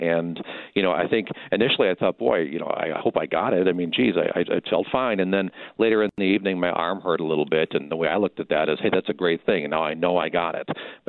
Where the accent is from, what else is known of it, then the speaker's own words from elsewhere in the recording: Milwaukee, Wisconsin, United States; I know I came from the Milwaukee area and I didn't know hospitals came this small before I moved up here 10 years ago.